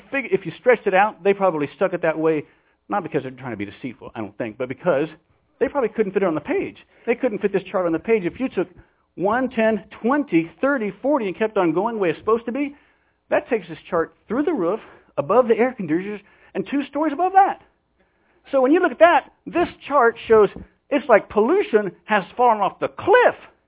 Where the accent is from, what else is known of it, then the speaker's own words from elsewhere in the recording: Parkersburg, West Virginia, United States; Now, I grew up in West Virginia, a little town called Parkersburg on the Ohio River.